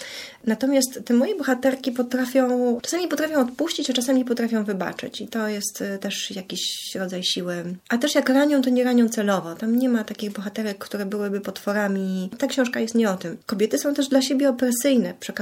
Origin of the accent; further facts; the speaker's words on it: Pomeranian Voivodeship, Poland; jako kaszubka wychowana przez kaszubki jestem przyzwyczajona do takiego chłodnego sposobu bycia, życia. Takie są kaszuby